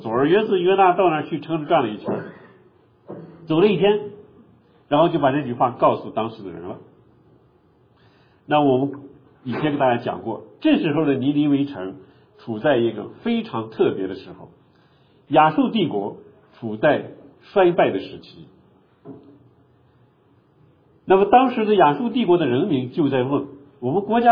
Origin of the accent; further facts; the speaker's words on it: China; 我们中国人也有这个习惯，对吧？